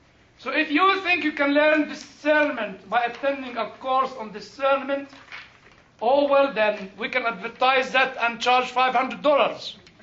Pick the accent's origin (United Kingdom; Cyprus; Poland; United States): United Kingdom; I took my British passport and said, look, I'm British.